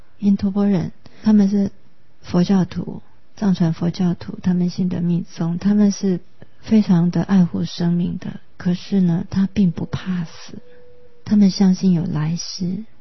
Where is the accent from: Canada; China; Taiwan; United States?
Taiwan; 我们台湾人真的是很欠缺这样的气魄